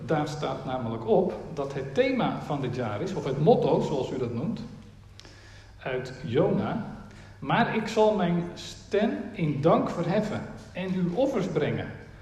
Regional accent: Diemen, North Holland, Netherlands; Ik kom uit Diemen.

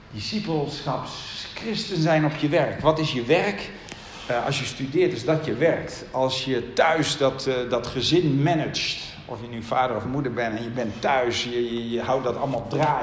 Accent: Gelderland, Netherlands; Ik kom van de Veluwe, daar zijn we wat behouden van nature.

